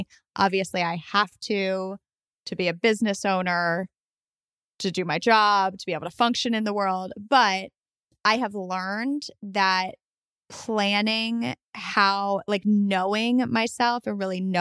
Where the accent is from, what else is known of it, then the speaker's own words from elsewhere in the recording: New York, United States; I'm from New York.